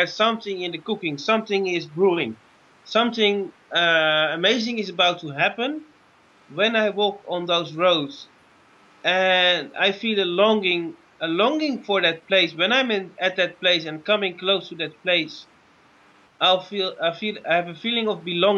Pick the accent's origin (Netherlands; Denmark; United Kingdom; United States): Netherlands; Achterkerk, Zeeland; I was born in Achterkerk. That's the place where my parents live.